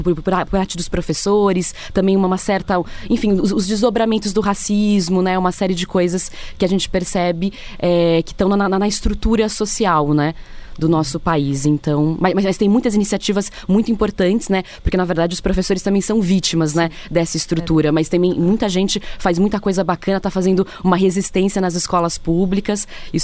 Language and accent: Portuguese; Brazil; para a nossa formação cultural como brasileiras, né?